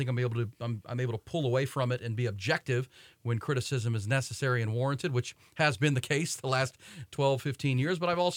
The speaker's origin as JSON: {"language": "English", "town": "Houston", "region": "Texas", "country": "United States", "tie": "born or raised there", "said": "I grew up in Houston, grew up an avid sports fan, wanted to do sports radio from when I was a little kid."}